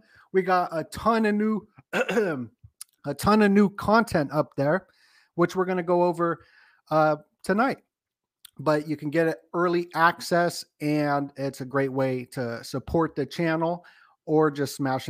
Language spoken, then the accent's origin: English; Las Vegas, Nevada, United States; And I'm from Las Vegas.